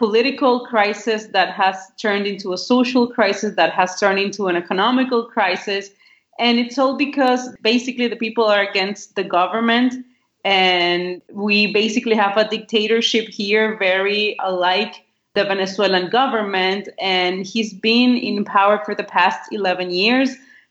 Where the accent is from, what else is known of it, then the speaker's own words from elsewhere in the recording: Nicaragua; I'm from Nicaragua. For those of you who might not know where Nicaragua is, because I know it's sometimes it's hard. It's in Central America.